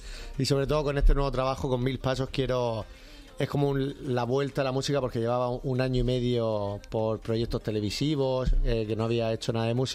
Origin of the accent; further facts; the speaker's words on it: Murcia, Region of Murcia, Spain; es que soy de Murcia y aquí tenéis un frío montado que...